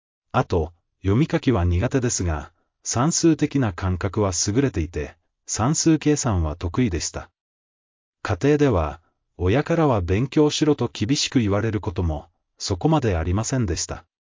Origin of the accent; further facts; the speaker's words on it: Kyushu, Japan; 私は九州の田舎で生まれ育ち、今でもその土地の近くで仕事をしています。